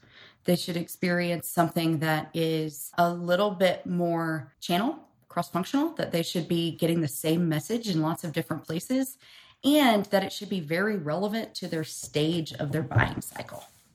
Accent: Kentucky, United States; I'm originally from Kentucky, and so that's bourbon country.

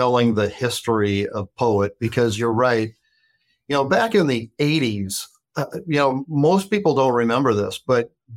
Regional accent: Watertown, South Dakota, United States; also born or lived in Dallas, Texas, United States; you know, I grew up in Watertown, South Dakota, and after college, I moved down to Dallas, Texas.

